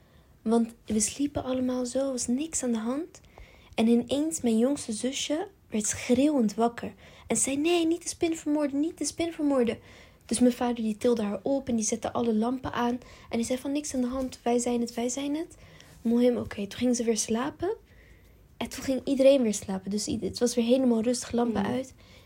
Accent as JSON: {"language": "Dutch", "town": "Lyon", "region": "Auvergne-Rhône-Alpes", "country": "France", "said": "Wij komen dus uit Lyon."}